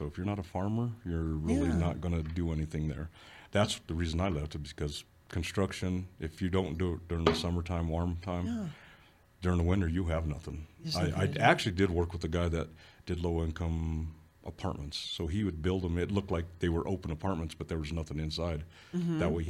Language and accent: English; Alamosa, Colorado, United States; I was born in Denver, raised in Alamosa for the last part of my schooling.